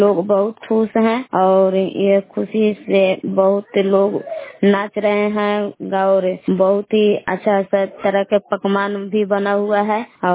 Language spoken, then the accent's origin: Hindi; Belaon, Bihar, India; ग्राम बेलाव जिला कैमूर बबुआ के निवासी हूँ।